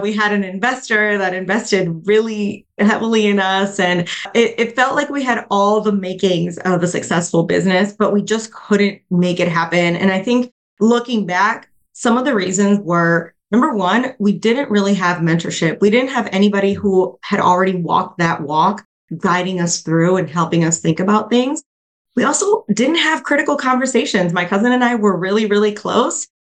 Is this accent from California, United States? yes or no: no; Milwaukee, Wisconsin, United States; I was born and raised actually in Milwaukee, Wisconsin. And, you know, coming from the Midwest